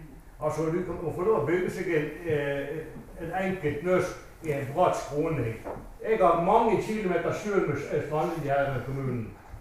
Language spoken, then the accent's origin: Norwegian; Lysefjorden, Vestland, Norway; jeg kommer ut fra Lysfjorden.